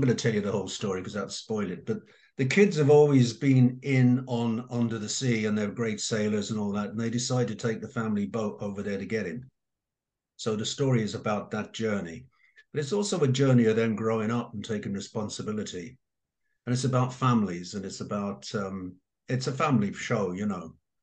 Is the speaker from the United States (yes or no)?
no; Ireland; now in England, United Kingdom; You might have gathered I'm from the Emerald Isle, but I've lived mostly in England